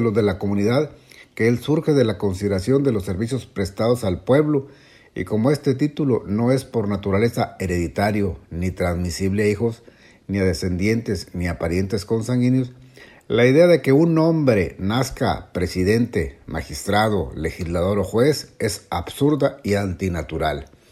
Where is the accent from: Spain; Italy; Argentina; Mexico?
Mexico; Como ciudadano mexicano dedicado al derecho